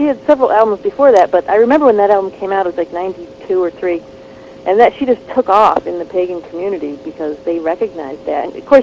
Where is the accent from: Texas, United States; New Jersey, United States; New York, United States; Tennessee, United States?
New Jersey, United States; Yes, I'm sure. I'm from New Jersey, so I can say that.